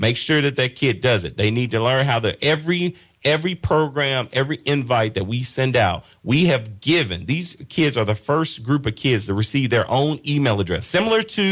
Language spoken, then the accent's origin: English; Louisiana, United States; whole family comes from bricklayers, from the brick masons unions, and from the electrician unions, because I'm from Louisiana.